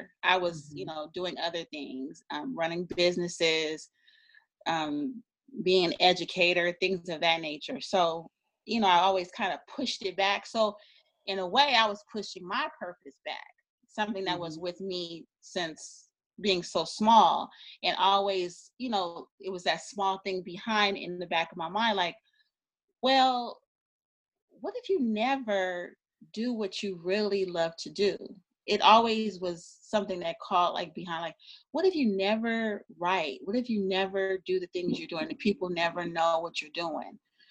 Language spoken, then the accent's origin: English; California, United States; moved away as an adult; now in Maryland, United States; I am originally from California, a native of California. However, I actually moved to Maryland maybe about 9 years ago.